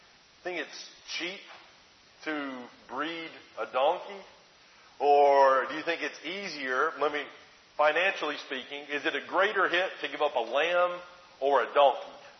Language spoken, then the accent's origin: English; Alabama, United States; I grew up in Alabama. And we had cows on the land.